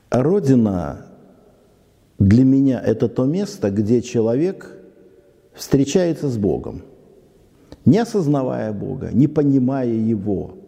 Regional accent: Ivanteevka, Moscow Oblast, Russia; born there; also born or lived in Leningrad; я, например, родился в Ивантеевке, Московской области. Я, кстати, там ни разу не был.

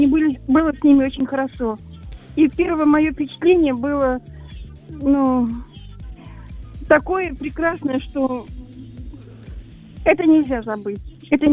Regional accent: Moscow, Russia; я из Москвы.

